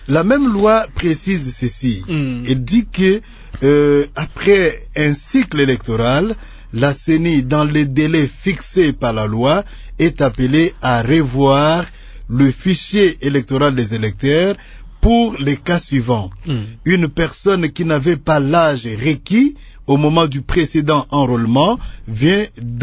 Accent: DR Congo; Bon, en principe, chez nous, en République démocratique du Congo

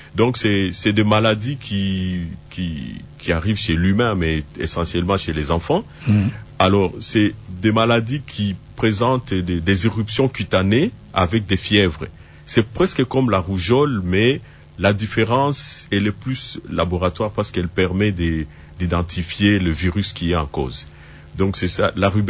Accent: DR Congo; Il y a de nouveaux vaccins qui sont en train d'être introduits, notamment chez nous en RDC.

